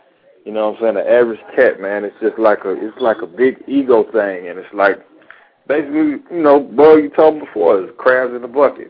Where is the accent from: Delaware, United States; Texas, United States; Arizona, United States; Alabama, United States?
Alabama, United States; Montgomery; Yeah, I'm originally from Montgomery, but you know, I've been here so long, bro.